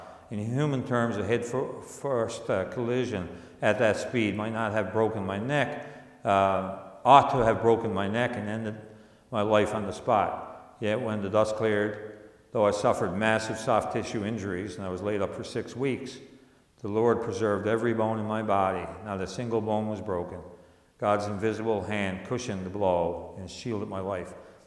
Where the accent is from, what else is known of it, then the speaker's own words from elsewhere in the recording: St. John's, Newfoundland and Labrador, Canada; I said, I am. I'm from St. John's, 6.5 hours away.